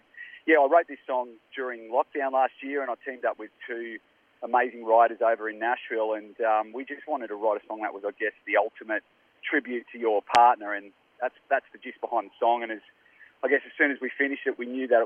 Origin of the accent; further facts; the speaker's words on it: Tasmania, Australia; growing up in Tassie, growing up in a small place